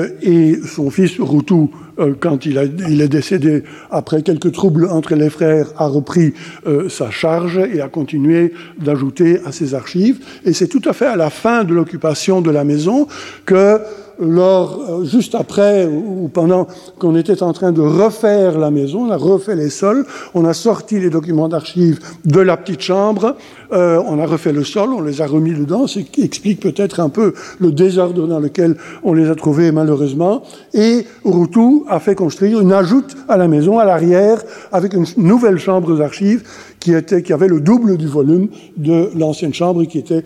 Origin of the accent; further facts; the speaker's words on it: Belgium; Ça m'a fait fort plaisir, évidemment, en tant que Belge